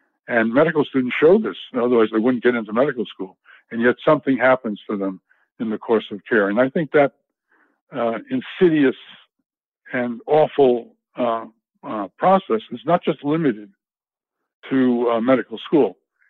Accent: New York City, New York, United States; I grew up in New York City and socialized in the 1940s and 50s and was a rough kid who was on his way probably to delinquency

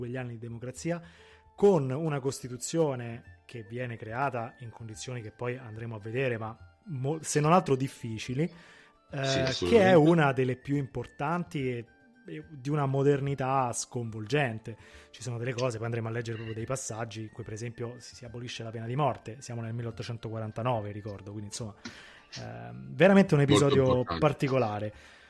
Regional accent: Rome, Lazio, Italy; Noi forse proprio perché siamo romani non ci stiamo molto.

